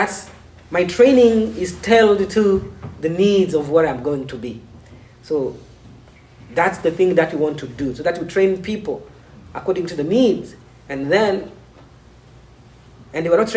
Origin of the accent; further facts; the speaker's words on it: Bujumbura, Bujumbura Mairie, Burundi; born there; Yeah, I was born in Burundi, Bujumbura, the capital city.